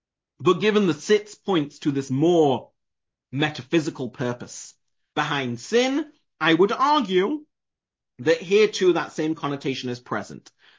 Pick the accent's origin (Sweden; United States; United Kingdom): United Kingdom; England; I'm from England, right?